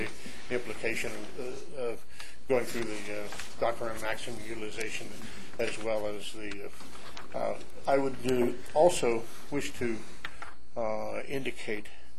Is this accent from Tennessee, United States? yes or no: no; Fairplay, Colorado, United States; I'm from Fairplay, Colorado, down into the great hot city for this auspicious and august occasion.